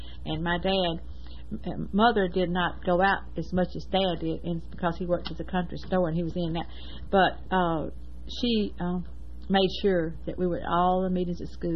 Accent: United States; born there; I was born in Clay County, September the 17th, 1925.

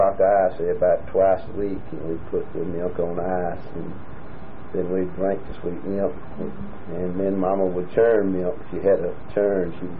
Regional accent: Sewanee, Tennessee, United States; I was born in Suwanee, Tennessee.

